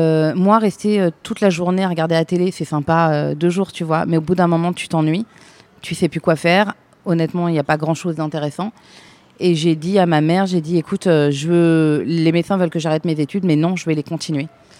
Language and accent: French; Île-de-France, France; Je viens de la région parisienne, des Yvelines plus exactement.